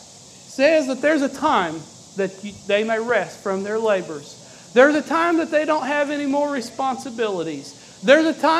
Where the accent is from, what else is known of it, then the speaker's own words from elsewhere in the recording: Junction City, Kentucky, United States; I'm from Junction City, Kentucky.